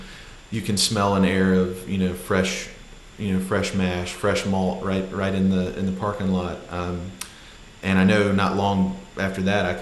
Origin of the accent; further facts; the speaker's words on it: Memphis, Tennessee, United States; also born or lived in Knoxville; So I'm from Memphis, Tennessee.